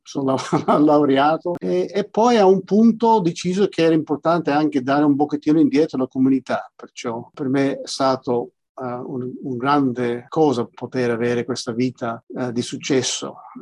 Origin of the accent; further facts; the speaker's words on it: Australia; un anno e mezzo dopo sono nato io, 4 anni e mezzo dopo di quello la mia sorella più piccola, perciò siamo stati cresciuti qui in Australia.